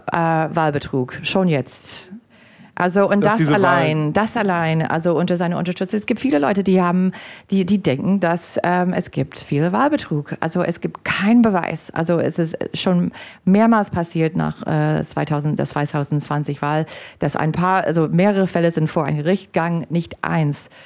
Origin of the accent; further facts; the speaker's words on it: United States; German is a second language; now in Germany; als Amerikanerin im Ausland